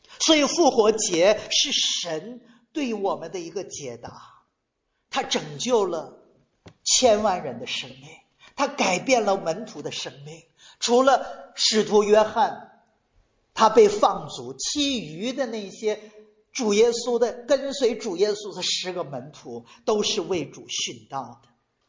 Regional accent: China; 特别我们中国人一提到信仰的时候，它是一个交换的

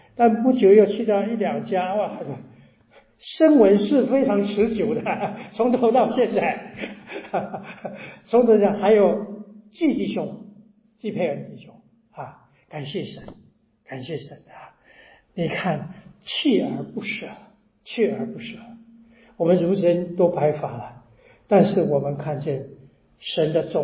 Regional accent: Taiwan; first language Taiwanese Hokkien; Chinese is a second language; 我会讲国语，普通话，那我会讲台湾话，也是我的母语，然后我在这里学了广东话

